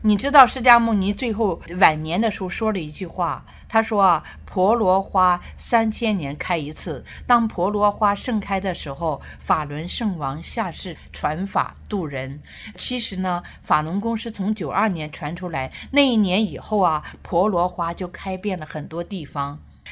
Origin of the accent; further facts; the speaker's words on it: China; 所以说作为中国人我非常自豪，我爱中国